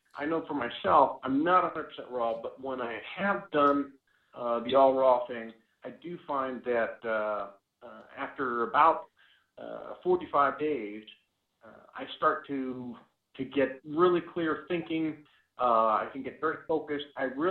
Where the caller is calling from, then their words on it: Illinois, United States; Illinois.